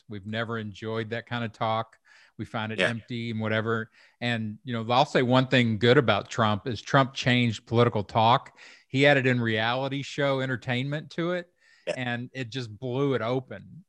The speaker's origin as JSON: {"language": "English", "region": "Kentucky", "country": "United States", "tie": "born or raised there", "said": "I grew up in Kentucky."}